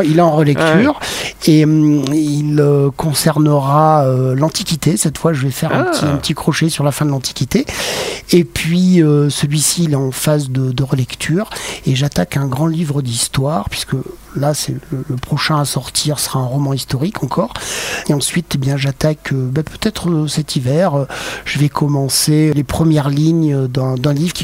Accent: Auvergne-Rhône-Alpes, France; Je suis auvergnat, mais enfin maintenant, l'Auvergne, Auvergne-Rhône-Alpes, c'est la même région.

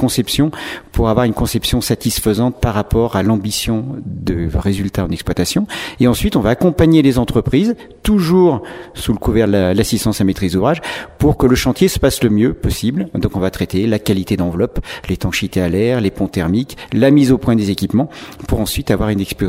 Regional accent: Auvergne-Rhône-Alpes, France; Donc on est des Savoyards et on n'est que 6 personnes.

